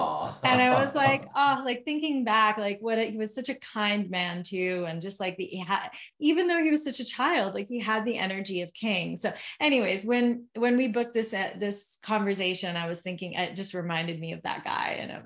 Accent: Lebanon; first language Arabic; English is a second language; I'm Lebanese. I grew up in Lebanon. So I speak Arabic

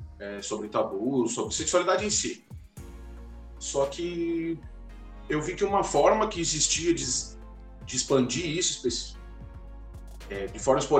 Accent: Rio Grande do Sul, Brazil; now in Florianópolis, Brazil; Eu sou gaúcho, mas eu moro em Florianópolis.

